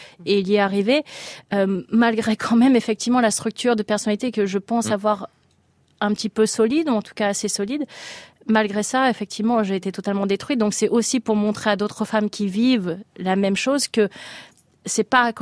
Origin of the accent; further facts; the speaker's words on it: France; c'est quand même si je suis française, indéniablement le plus grand tournoi du monde.